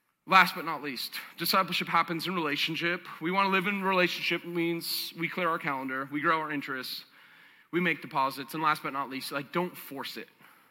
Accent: Boston, Massachusetts, United States; No, I'm a Bostonian, man. You can take the guy out of Boston, but you can't take the Boston out of the guy.

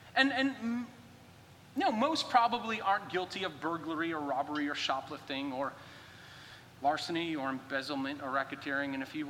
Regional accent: Boston, Massachusetts, United States; I had to get to the bank because I was from Boston and the bank that I used down there wasn't back home.

